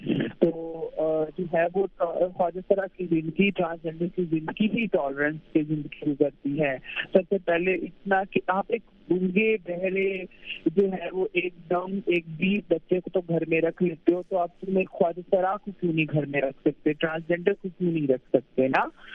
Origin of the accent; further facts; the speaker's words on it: Okara, Punjab, Pakistan; میں اکاڑا میں میری پیدائش ہوئی، اکاڑا میں میں رہی، اکاڑا میں میری 13 سال کی عمر تھی جب جو ہے وہ میری فیملی نے مجھے ڈس آن کر دیا، نکال دیا، اور میں اس کے بعد اپنی نانی کے پاس رہی جا کے،